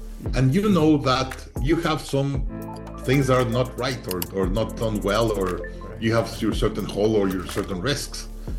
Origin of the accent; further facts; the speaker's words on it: Mexico; English is a second language; also born or lived in Boston, United States; I grew up in Mexico, I was born in Mexico. So come to the U.S. and go to a U.S. college